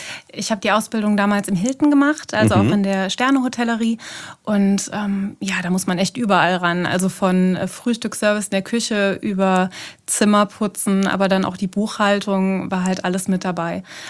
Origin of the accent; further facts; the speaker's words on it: Neuwied, Rhineland-Palatinate, Germany; Ich bin in Block aufgewachsen, war in Engers in der Grundschule und später dann am Werner-Heisenberg-Gymnasium in Neuwied.